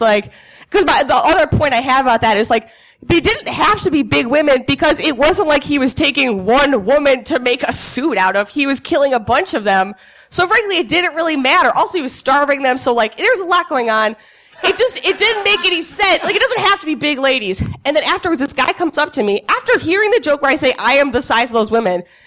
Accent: Ohio, United States; I'm from Ohio, and I went home for, like, an extended period of time over Christmas.

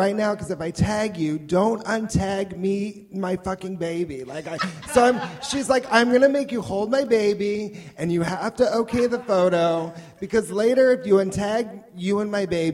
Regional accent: California, United States; I guess I'm from Southern California, so back in Los Angeles when I was trying to get work I thought I was an actor.

